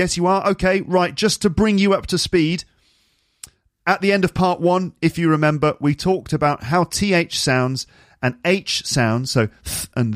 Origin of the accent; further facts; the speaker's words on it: England, United Kingdom; do it very well because I'm English and we don't have really many rhotic sounds